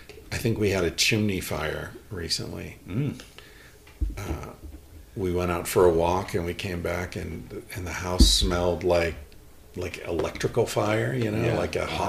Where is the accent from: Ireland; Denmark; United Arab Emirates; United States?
Ireland; I just got used to it in Spain, you know. And I'm Irish, so I think there's a proclivity to...